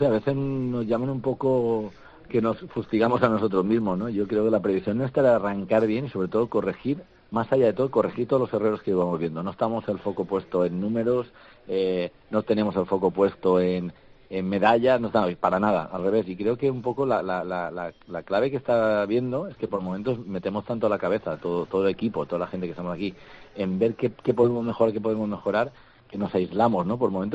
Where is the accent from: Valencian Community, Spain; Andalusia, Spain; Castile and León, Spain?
Valencian Community, Spain; más del 95% del equipo somos valencianos